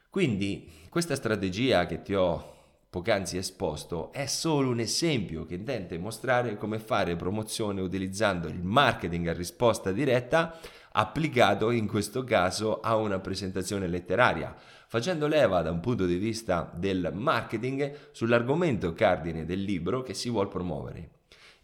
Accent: Porto Sant'Elpidio, Marche, Italy; Siamo così partiti in questo progetto nell'organizzare una presentazione al club Juve del mio paese, che è Porto Sant'Elpidio.

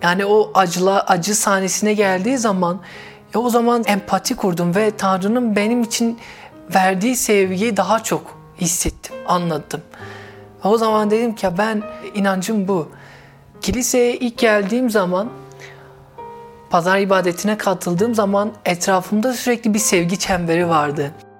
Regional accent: Siirt Province, Turkey; İslam dinine bağlı yani ve Siirt çevresi olduğu için aşırı dindarlar. Ben de o yörede yetiştim

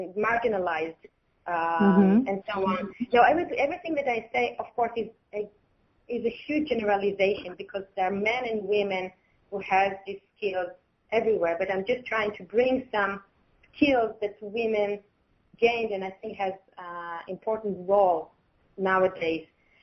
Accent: Israel; I'm coming from Israel, and Israel itself and the whole region, as everybody knows, is quite messy.

